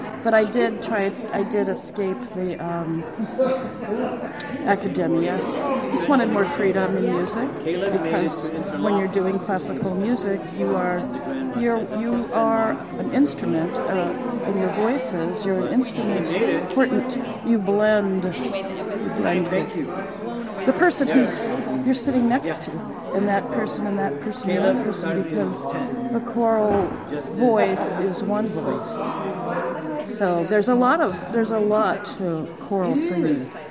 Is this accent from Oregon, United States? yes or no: yes; Astoria, Oregon, United States; And when I came back here to my hometown of Astoria